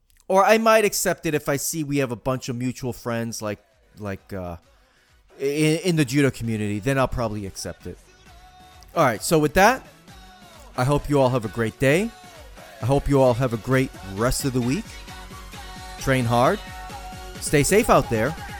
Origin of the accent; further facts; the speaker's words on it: Marianna, Florida, United States; that Z-Core Academy in Mariana, Florida, my hometown. It's beautiful up here, by the way.